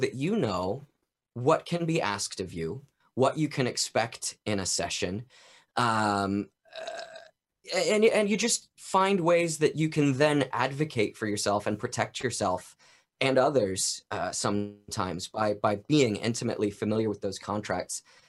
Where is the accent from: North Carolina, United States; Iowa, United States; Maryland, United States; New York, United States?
North Carolina, United States; And I said, oh, no, I'm from North Carolina and other places.